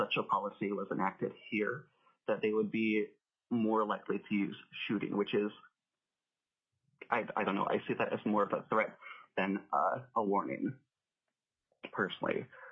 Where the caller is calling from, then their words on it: Juneau, Alaska, United States; I'm calling from Juneau